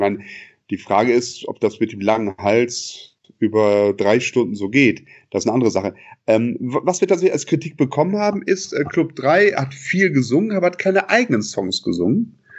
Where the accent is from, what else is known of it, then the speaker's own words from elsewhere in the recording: Bonn, North Rhine-Westphalia, Germany; Das freut mich als Bonner